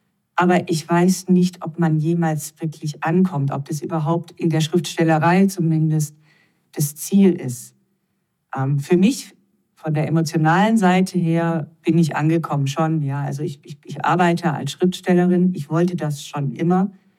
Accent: Tübingen, Baden-Württemberg, Germany; bei uns, da wo ich herkomme, da gab es das Landestheater Tübingen

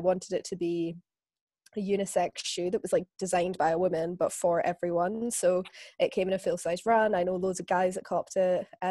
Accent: Scotland, United Kingdom; now in London, United Kingdom; I'm Scottish, but I live in London

